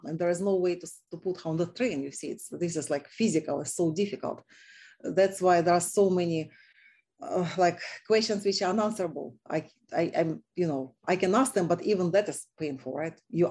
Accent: Dnipro, Dnipropetrovsk Oblast, Ukraine; Yeah, my hometown is Dnipro. It's the beautiful city located on the Dnieper River in central eastern, I would say, part close to eastern Latvia. Our region is bordering Donetsk, by the way.

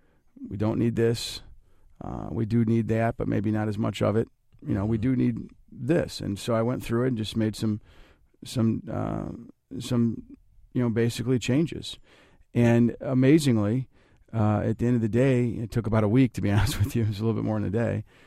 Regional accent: Charleston, Illinois, United States; Now, I grew up in Charleston, EIU, so I've been, I was new to U of I, as you mentioned, was been very much around higher education my entire life

